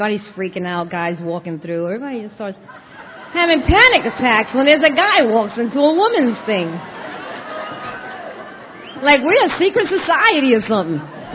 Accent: Puerto Rico; accent: Puerto Rican; My accent is strong, right? Oh, my God. Okay. That Puerto Rican is coming out.

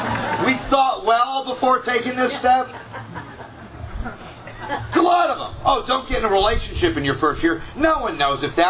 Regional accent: California, United States; I'm from Southern California.

